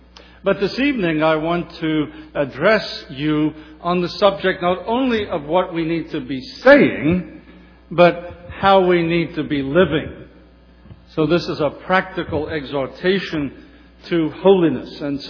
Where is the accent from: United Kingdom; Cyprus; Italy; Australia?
United Kingdom; Liverpool, North West England; I remember as I grew up in Liverpool, England